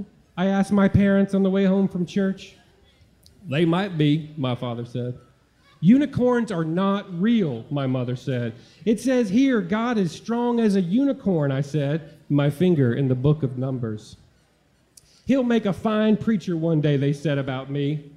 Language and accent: English; Mississippi, United States; I grew up way out in the Mississippi woods, but twice on Sundays and once on Wednesdays, we drove to the Church of Christ.